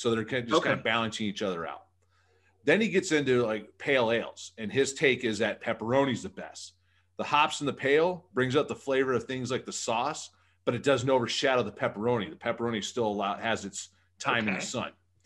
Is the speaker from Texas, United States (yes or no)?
no; Michigan, United States; I grew up in Michigan. I pay attention to what's going on in Michigan.